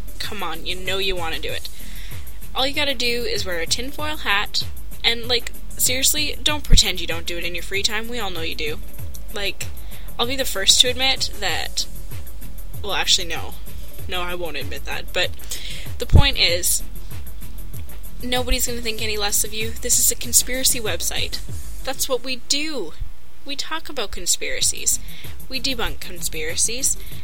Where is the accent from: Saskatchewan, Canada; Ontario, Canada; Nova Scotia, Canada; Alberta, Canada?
Alberta, Canada; we're from Alberta, and we're from a pretty redneck town.